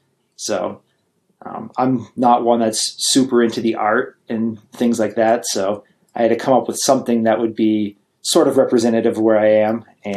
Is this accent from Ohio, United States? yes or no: no; Vermont, United States; I grew up in Vermont. So the eastern part of the United States